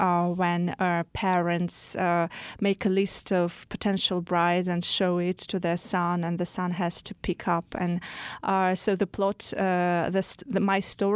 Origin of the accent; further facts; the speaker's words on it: Dagestan, Russia; first language Avar; English is a second language; It's the major ethnicity in Dagestan. So my mother tongue is Avarian language. But I grew up in Russian culture and I started writing in Russian and I write in Russian language, but I use this peculiar pidgin Russian spoken in my native region